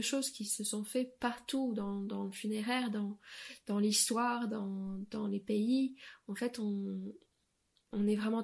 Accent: New York, United States; Dans ma ville de naissance, du coup, j'ai grandi à New York

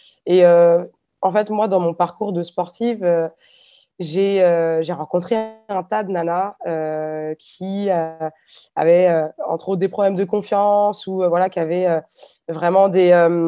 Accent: Nantes, Pays de la Loire, France; Je suis nantaise d'origine.

